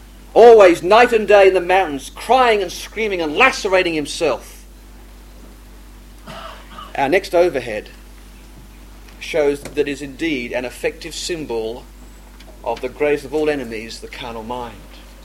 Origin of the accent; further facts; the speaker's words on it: England, United Kingdom; born there; I'm English born, so we're okay.